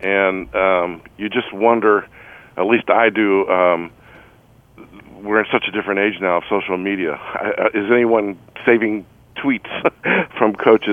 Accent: Overland Park, Kansas, United States; Well, and I grew up in Kansas in Overland Park

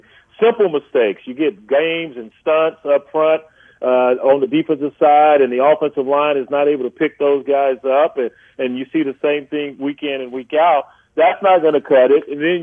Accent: Lubbock, Texas, United States; I'd rather do this than chop cotton like I did growing up in Lubbock, Texas.

